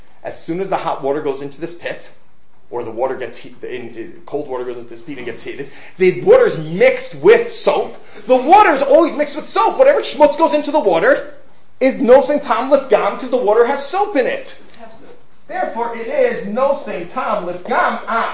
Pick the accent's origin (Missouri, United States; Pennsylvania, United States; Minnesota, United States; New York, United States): New York, United States; When I grew up in New York, you didn't have a water meter. You paid a tax to the city and used as much water as you liked.